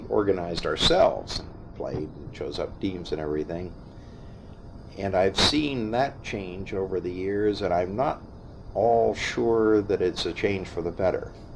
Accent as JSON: {"language": "English", "town": "Alliance", "region": "Ohio", "country": "United States", "tie": "born or raised there", "said": "of the college being part of Alliance, and always seemed to live just on the edge of the campus. I grew up on State Street"}